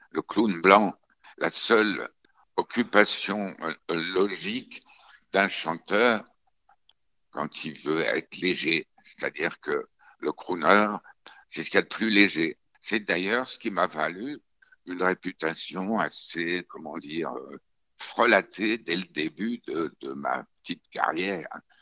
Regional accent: France; On est vraiment français. Je suis français, même dans mon accent.

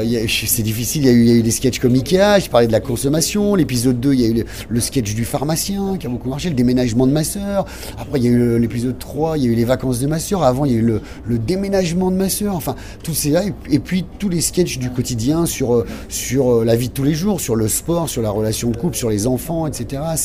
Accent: France; je reste râleur, parce que je suis râleur, hein, je suis français

